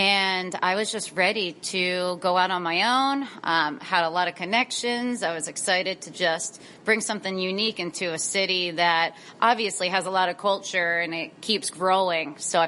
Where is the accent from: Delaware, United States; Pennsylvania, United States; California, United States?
Pennsylvania, United States; Pottstown; moved away as an adult; Well, I'm originally from Pottstown, Pennsylvania, which is about 40 minutes away from Philadelphia and also from Lancaster County. So I'm right in the middle of the Philly food and the Pennsylvania Dutch food. And, you know, since I've been out here for about 8 years